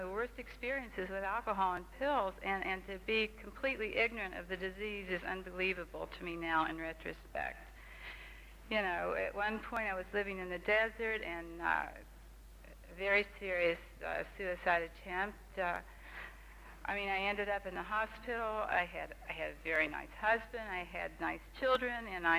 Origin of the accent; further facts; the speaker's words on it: West Virginia, United States; But I grew up in West Virginia, and I was born into a family of very religious but very loving people.